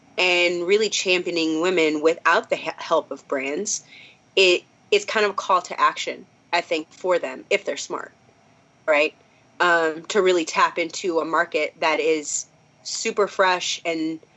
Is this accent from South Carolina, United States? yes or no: no; Minnesota, United States; I'm from Minnesota. We can pick on Iowa.